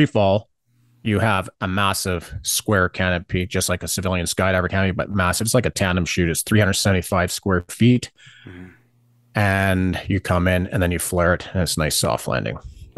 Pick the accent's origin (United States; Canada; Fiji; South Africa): Canada; also born or lived in Australia / Alberta; We immigrated to Toronto when I was very young, and moved all over Canada. Mm-hmm. And the longest I ever lived in one place was Alberta when I was in the army. And we've just moved out about a year and a half out here in BC now.